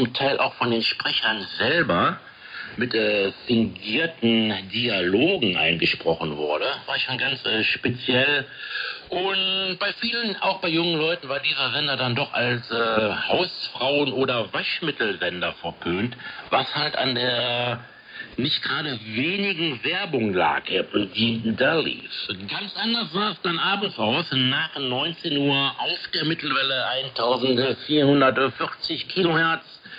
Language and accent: German; western Germany, Germany; Meistens war dies natürlich hier, da wo ich herkomme, im Westen Deutschlands der Fall.